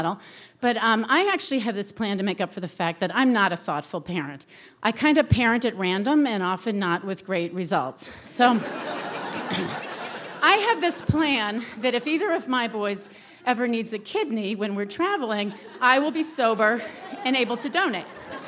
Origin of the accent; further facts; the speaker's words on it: New England, United States; I'm from New England. And when we're confronted with uncomfortable situations, we really like to ignore them.